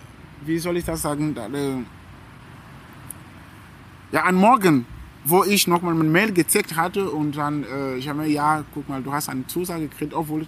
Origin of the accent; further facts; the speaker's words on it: Togo; German is a second language; now in Germany; ich muss nochmal meinen Urlaub in Togo verbringen, meine Heimat.